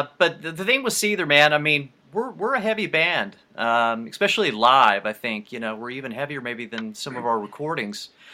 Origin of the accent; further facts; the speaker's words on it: United States; No, I'm from the States.